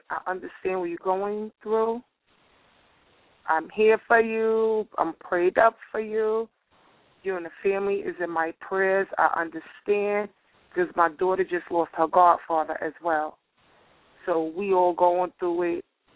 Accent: Brooklyn, New York, United States; And I'm from Brooklyn, so that tells you.

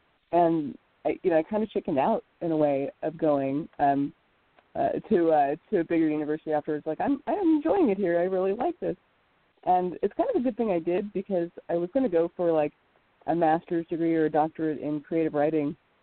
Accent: Omaha, Nebraska, United States; born there; also born or lived in Lincoln / Tampa; now in California, United States; I was born in Omaha, Nebraska. I'm a Midwestern girl.

